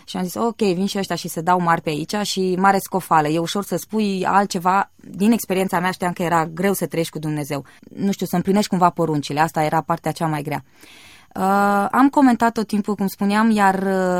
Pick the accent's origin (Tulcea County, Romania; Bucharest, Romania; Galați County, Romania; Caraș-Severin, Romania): Caraș-Severin, Romania; Caransebeș; atunci când s-a făcut o evanghelizare în oraș, sunt din Caransebeș